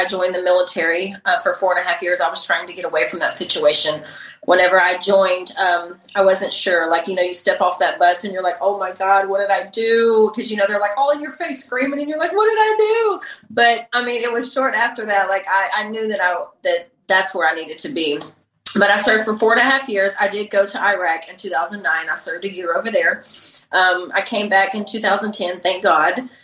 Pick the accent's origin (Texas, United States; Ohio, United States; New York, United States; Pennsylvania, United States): Texas, United States; Livingston; born there; now in Port Arthur, United States; I was born in Livingston. I currently live in Port Arthur, Texas, which isn't too far from Houston.